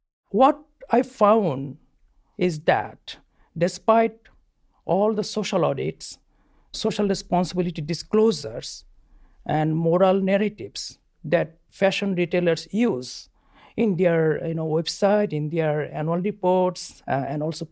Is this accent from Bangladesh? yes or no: yes; Dhaka, Dhaka Division, Bangladesh; I grew up in Dhaka, the capital of Bangladesh.